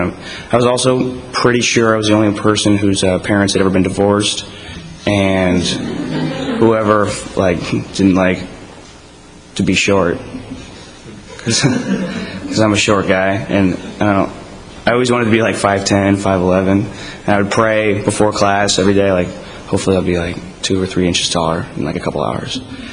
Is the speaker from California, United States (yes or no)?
yes; California, United States; so I grew up in California in a little town right outside of, 10 miles outside of San Francisco.